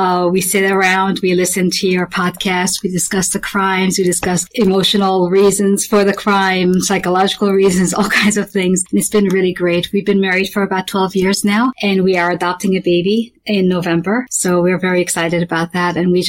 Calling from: New York, United States; Hi, Dick and Jill. … I'm from New York.

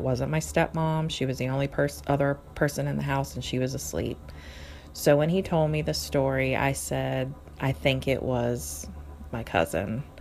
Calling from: Richmond, Virginia, United States; I'm calling from Richmond, Virginia.

